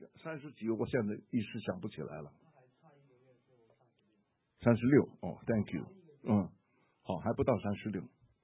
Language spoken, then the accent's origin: Chinese; Shanghai, China; 我们上海人有一句话，上海话怎么讲我忘了